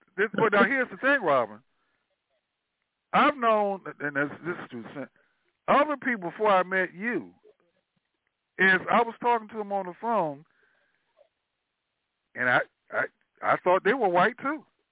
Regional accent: Washington, District of Columbia, United States; I'm from Washington, D.C. originally

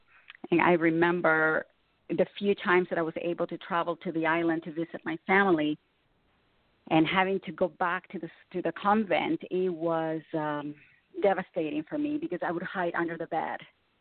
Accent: Corinto, Chinandega, Nicaragua; I was born in Corinto, which is a colonial Spanish port located in the northwest coast of Nicaragua in Central America. And I grew up in a Spanish home, you know, very traditional, where everyone lives together.

